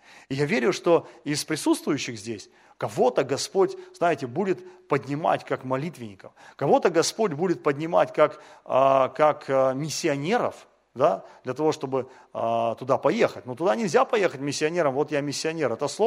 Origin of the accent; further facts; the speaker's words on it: Russia; так он когда узнал, что мы из России